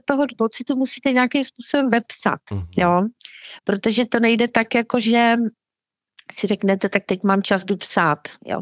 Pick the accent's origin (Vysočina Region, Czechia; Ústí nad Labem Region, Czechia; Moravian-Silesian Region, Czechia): Ústí nad Labem Region, Czechia; Teplice; born there; naše rodina vlastně z toho Slovácka pochází, protože já sama jsem se narodila na opačném konci republiky v Teplicích. A vlastně všichni příbuzní mojí babičky se po válce nastěhovali na sever.